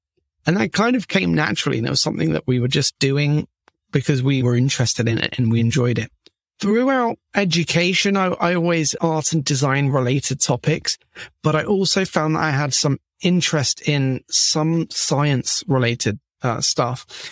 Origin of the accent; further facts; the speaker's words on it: London, United Kingdom; now in Barcelona, Spain; I'm based in Barcelona. I'm from London in the UK. But I moved to Barcelona a few years ago